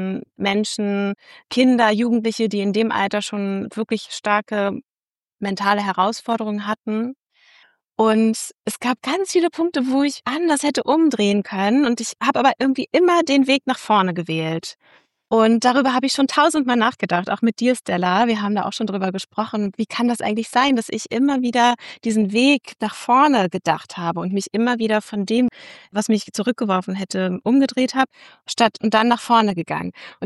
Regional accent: Uelzen, Lower Saxony, Germany; Also Uelzen ist meine Heimatstadt.

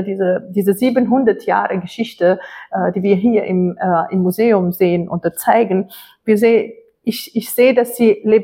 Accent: Tunisia; German is a second language; now in Vienna, Austria; Aus Tunesien.

